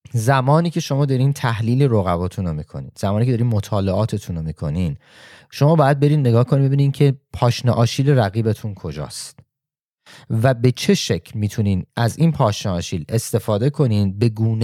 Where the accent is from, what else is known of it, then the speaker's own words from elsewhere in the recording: Iran; moved away; من چون واقعا زیاد ایران و الان حدود 7-8 سال ایران نیستم